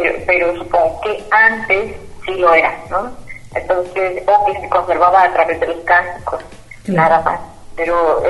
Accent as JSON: {"language": "Spanish", "country": "Mexico", "said": "Somos mexicanos, somos católicos, o somos cristianos, o somos evangélicos"}